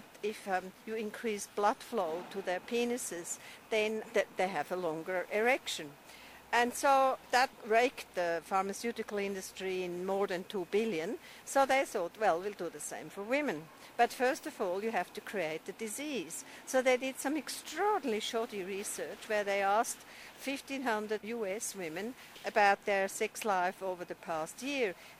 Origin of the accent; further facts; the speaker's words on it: Switzerland; I'm from Switzerland